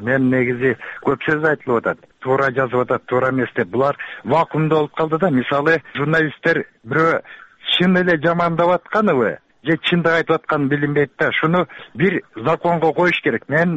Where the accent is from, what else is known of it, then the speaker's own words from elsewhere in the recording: Naryn, Naryn Region, Kyrgyzstan; Нарындан болом